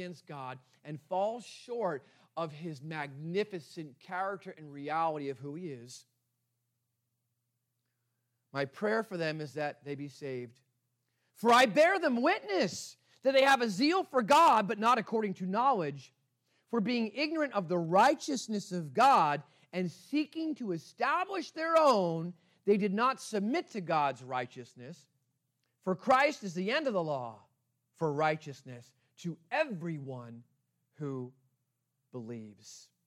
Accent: New Jersey, United States; I'm from New Jersey. I'd say, hey, you guys.

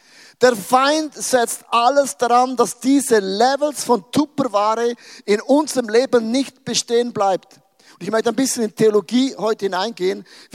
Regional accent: Switzerland; Ich bin ja ein Schweizer. Wir sind neutral.

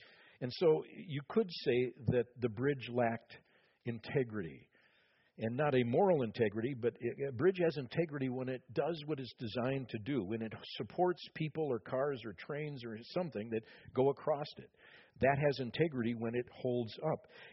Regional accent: Minnesota, United States; I grew up in the Twin Cities, and I traveled on that bridge many times.

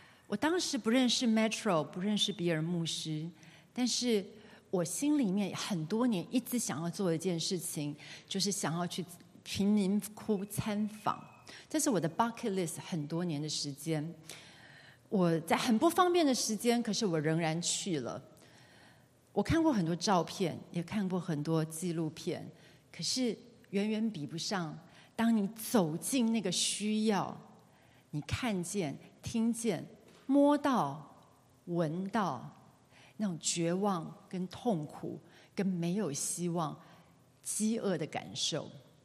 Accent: Taipei, Taiwan; 因为我小的时候是在台北灵粮堂长大的

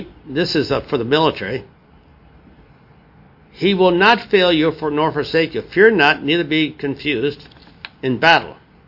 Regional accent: Wisconsin, United States; But I was from Wisconsin. We had some really nice soil up there.

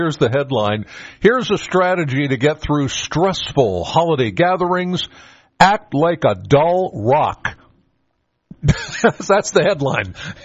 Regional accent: Penns Valley, Pennsylvania, United States; I'm like, I'm from Penns Valley.

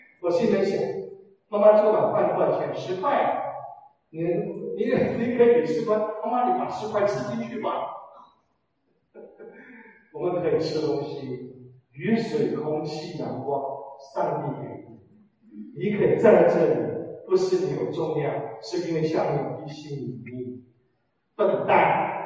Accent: China; 我们中国人叫自大一点

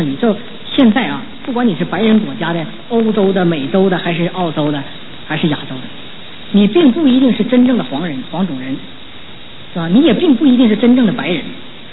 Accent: China; 所以我们中国人呢，文化表面文化也这个深远呢

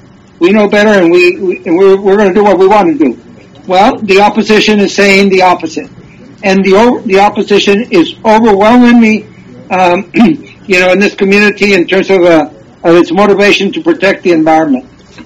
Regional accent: Corpus Christi, Texas, United States; I was born here in Corpus Christi and I lived on the coastal bend for most of my life.

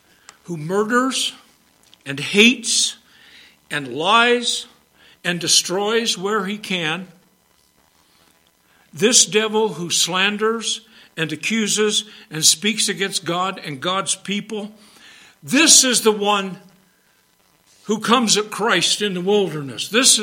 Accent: Illinois, United States; And of course, I'm from Illinois.

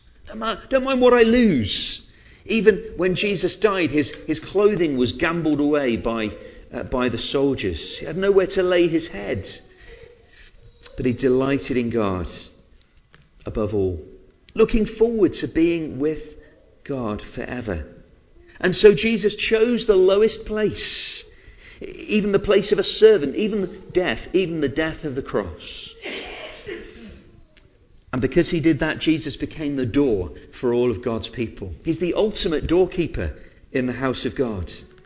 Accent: Yorkshire and the Humber, United Kingdom; born there; Maybe it's because of my Scots heritage or the fact that I was born in Yorkshire, I don't know.

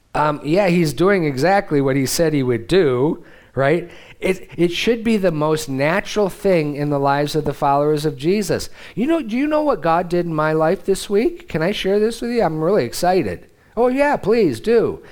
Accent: United States; And I'm like, yeah, that's because I'm an American.

